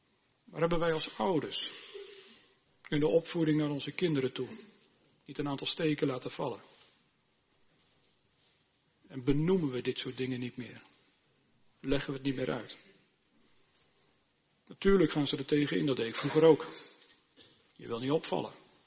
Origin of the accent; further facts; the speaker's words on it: Gelderland, Netherlands; In de streek waar ik ben opgegroeid, in de Noordwest-Veluwe, is het heel gewoon dat meisjes en vrouwen meehelpen, ook op de boerderij.